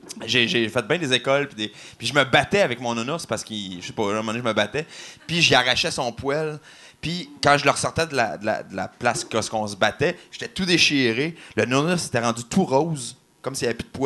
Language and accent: French; Quebec, Canada; je suis Québécois.